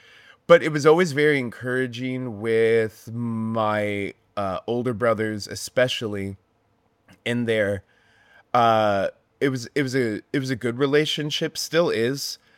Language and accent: English; Pennsylvania, United States; I spent 22 years in PA growing up, so I feel really strongly attached to there as well.